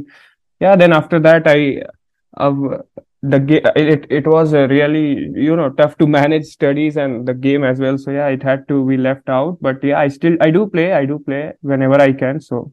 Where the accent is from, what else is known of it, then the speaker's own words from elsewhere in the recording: Ranchi, Jharkhand, India; because I'm from Ranchi and Dhoni won the World Cup, so he was everywhere in the newspapers